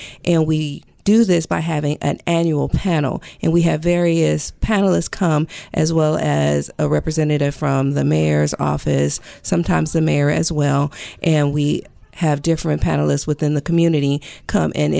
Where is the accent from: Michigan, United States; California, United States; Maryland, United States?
California, United States; Compton; Originally, I'm from Compton